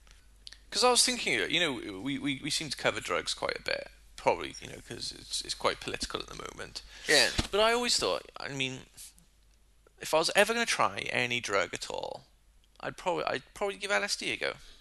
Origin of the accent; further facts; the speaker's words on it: Wales, United Kingdom; born there; he's English, and I was born in Wales, so we always had this rivalry going on.